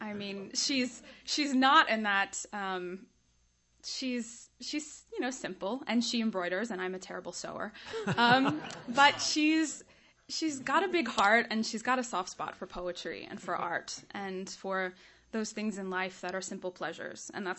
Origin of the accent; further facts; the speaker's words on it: Frederick, Maryland, United States; now in Philadelphia, United States; I am from Frederick, Maryland, but I live in Philadelphia, Pennsylvania.